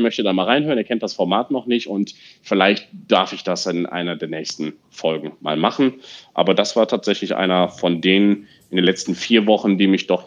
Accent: Rhineland, Germany; in meiner alten Heimatstadt, also im Rheinland

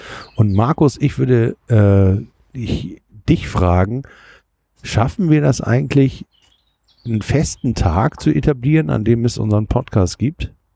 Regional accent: Hamburg, Germany; wusste natürlich nicht als Hamburger, dass Duisburg mit der Bahn 20 Minuten weit weg ist

